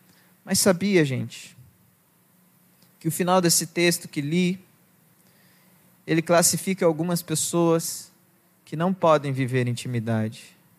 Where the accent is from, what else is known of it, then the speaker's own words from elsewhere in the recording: Pará, Brazil; lá no interior do Pará, por isso que eu sou um pastor VIP, eu vim do interior do Pará.